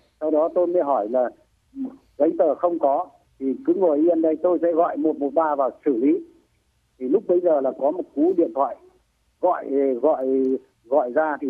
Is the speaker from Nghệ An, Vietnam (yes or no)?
no; La Khê, Hanoi, Vietnam; trên quê hương tôi La Khê, Hà Đông, Hà Nội lại ngang nhiên tàn phá